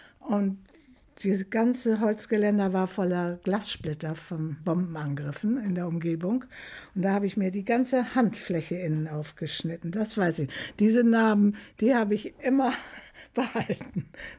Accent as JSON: {"language": "German", "town": "Neustadt am Rübenberge", "region": "Lower Saxony", "country": "Germany", "tie": "born or raised there", "also_born_or_lived": "Nolte / Bremen", "said": "geboren in Nolte, geboren am 22.10.38. Ich habe einen Teil meiner Kindheit in Hemelingen verbracht, Bremen-Hemelingen, und die meiste Zeit der Kindheit in Neustadt am Rübenberge. 1953 sind wir wieder nach Bremen gekommen"}